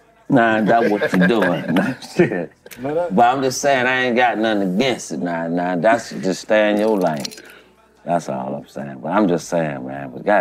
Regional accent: Gainesville, Florida, United States; I'm born and raised out of Gainesville.

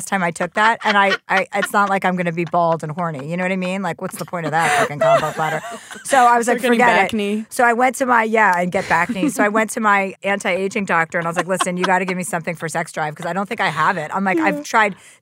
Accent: New Jersey, United States; I'm from New Jersey.

